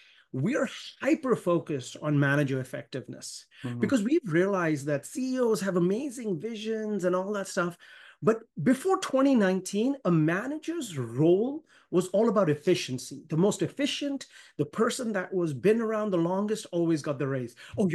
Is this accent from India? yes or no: yes; India; born there; moved away; I was born in India, moved to the country.